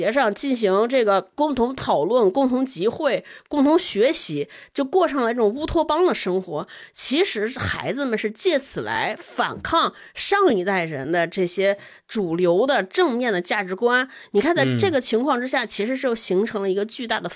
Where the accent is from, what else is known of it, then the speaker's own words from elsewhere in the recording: China; 其实那个时代背景我觉得今天我们中国人应该很能理解是什么原因